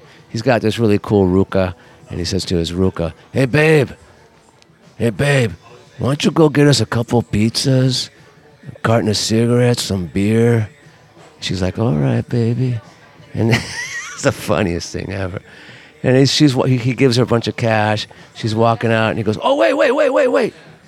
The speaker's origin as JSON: {"language": "English", "region": "California", "country": "United States", "said": "I'm from California. My sister lives in the Bay Area."}